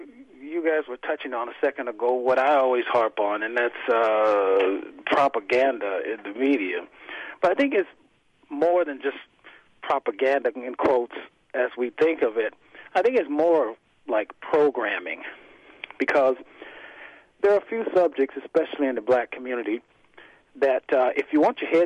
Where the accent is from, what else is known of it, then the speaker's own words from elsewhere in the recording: the South, United States; Because I was raised in the South, Baptist, reading the Bible three times a week, going to Bible study, going to church on the weekends.